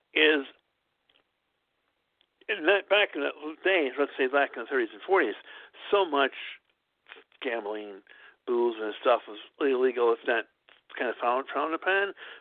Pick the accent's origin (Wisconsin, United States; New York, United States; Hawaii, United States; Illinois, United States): Wisconsin, United States; Madison; obviously, I grew up in Madison. I'm a fan of the city, even though I live in the armpit of the world outside of Milwaukee.